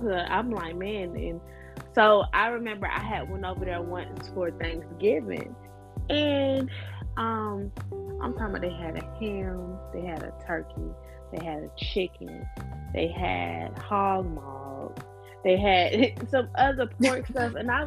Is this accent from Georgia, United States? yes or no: yes; Atlanta, Georgia, United States; no, I'm not southern enough for that, even though I'm from Atlanta.